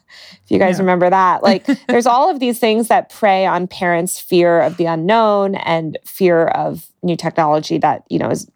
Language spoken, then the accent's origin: English; Denver, Colorado, United States; I saw the Denver Post, which is my hometown newspaper